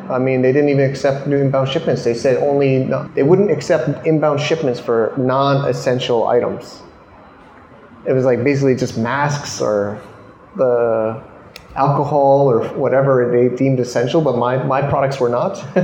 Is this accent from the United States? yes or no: yes; United States; born there; I was born in America. I guess I'm American, but you know, we can't control where we're born.